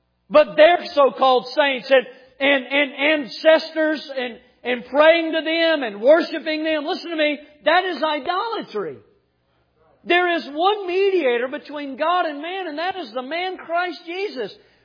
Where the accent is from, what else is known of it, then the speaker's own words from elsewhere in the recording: Florida, United States; He's from California and I'm from Florida.